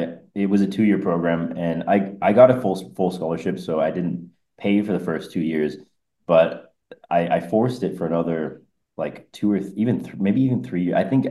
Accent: New Mexico, United States; moved away as an adult; now in Montreal, Canada; So I'm originally from New Mexico. So I got my degree in New Mexico. I moved to Montreal

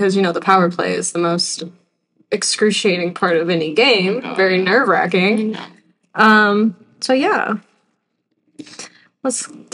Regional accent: United States; Like, I'm from America, but I want I want Canada to win so bad.

